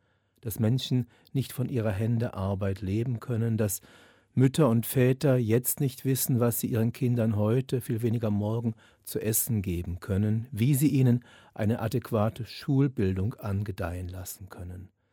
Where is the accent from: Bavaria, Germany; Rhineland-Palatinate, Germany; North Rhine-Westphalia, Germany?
Rhineland-Palatinate, Germany; Ich stamme aus dem Bistum Trier, aus der Mosel- und Eifelgegend. In meiner Heimat gibt es sehr wenig Kolpingsfamilien.